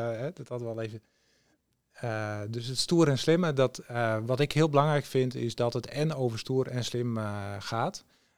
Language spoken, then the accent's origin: Dutch; Groningen, Netherlands; Ik kom dan uit Groningen, dus niet uit de Achterhoek.